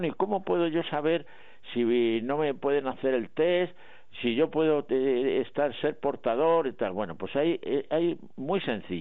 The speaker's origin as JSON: {"language": "Spanish", "town": "Madrid", "region": "Community of Madrid", "country": "Spain", "said": "yo me siento como madrileño y como español"}